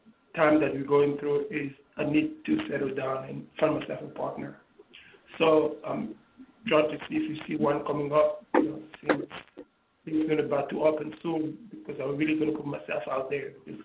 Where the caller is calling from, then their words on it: New York, United States; New York.